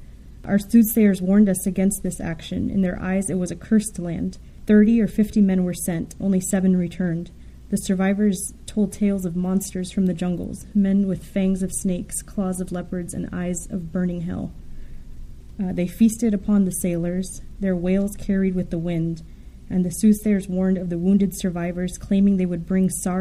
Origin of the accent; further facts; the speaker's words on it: Los Angeles, California, United States; the last one I'll tell you about was actually from my hometown. So it's downtown Los Angeles